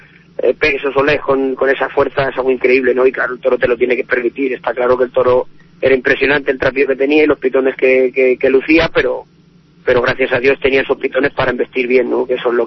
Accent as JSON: {"language": "Spanish", "town": "Mora", "region": "Castilla-La Mancha", "country": "Spain", "tie": "born or raised there", "said": "Luego al día siguiente toreo también aquí en mi pueblo, en las fiestas de Mora"}